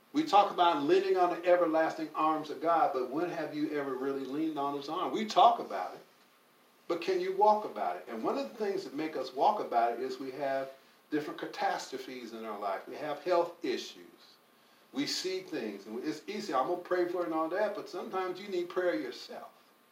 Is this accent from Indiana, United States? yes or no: yes; Indiana, United States; it's not like the 13 ghosts I grew up with in Indiana